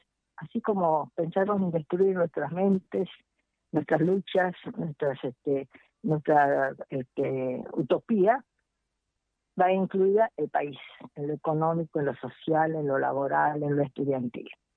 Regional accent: Tucumán, Argentina; yo vengo desde Tucumán

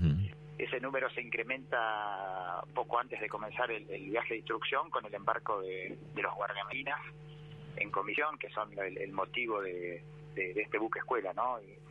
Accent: Bahía Blanca, Buenos Aires Province, Argentina; Sí, así es, soy nacido y criado en Bahía Blanca, sí, soy de Bahía Blanca.

